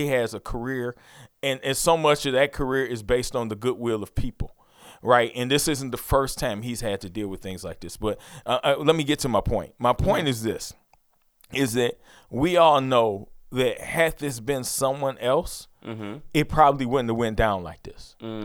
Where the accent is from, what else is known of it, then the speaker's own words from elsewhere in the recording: Detroit, Michigan, United States; I'm from Detroit.